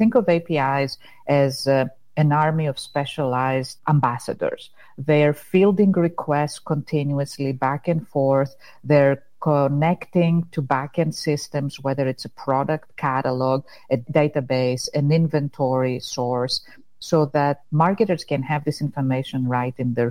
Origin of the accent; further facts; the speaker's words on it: Greece; now in Los Angeles, United States; I'm originally from Greece, but I've been in the US for the past 25 years, all in the high-tech sector. I'm based out of our office in LA in Southern California.